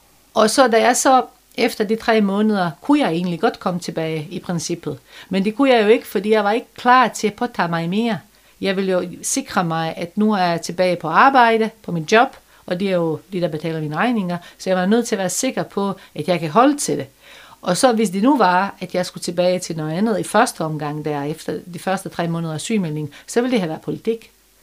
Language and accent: Danish; Bosnia & Herzegovina; Danish is a second language; now in Denmark; Godt nok et andet sted, end hvor jeg kommer fra. Det er derfor, vi mødtes jo først i Danmark. Men vi kommer begge to fra Bosnien.